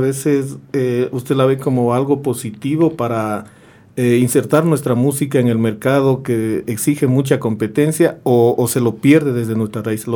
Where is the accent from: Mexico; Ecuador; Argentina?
Ecuador; Salinas, Imbabura; vengo de la parroquia de Salinas, perteneciente a la provincia de Imbabura, al cantón Ibarra.